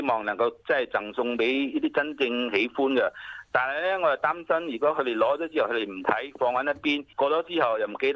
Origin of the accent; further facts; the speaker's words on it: Singapore; 我雖然唔係中國，我係新加坡嚟